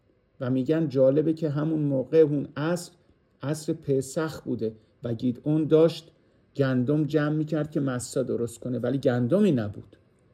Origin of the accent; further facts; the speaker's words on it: Iran; ما مردم، مخصوصا ما ایرانی ها